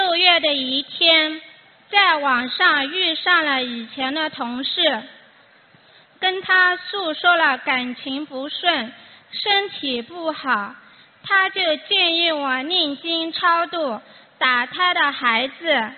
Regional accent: Shanghai, China; 我来自上海

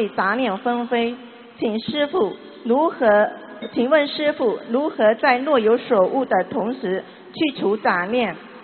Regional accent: New York, United States; 美国的。

